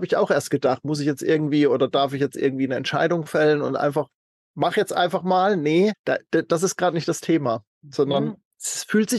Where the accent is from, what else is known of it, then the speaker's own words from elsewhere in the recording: Southern Germany, Germany; ich habe gerade gestern von einem Tod eines ganz lieben Freundes erfahren in meiner Heimatstadt in Süddeutschland, mit dem ich eine ganz intensive Jugendzeit hatte